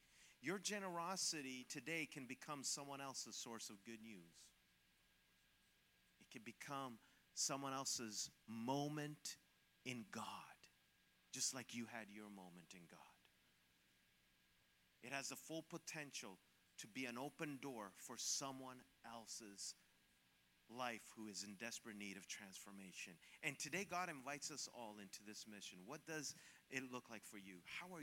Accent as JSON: {"language": "English", "town": "Montreal", "region": "Quebec", "country": "Canada", "said": "He came from Montreal, I came from Montreal, and we had an instant connection"}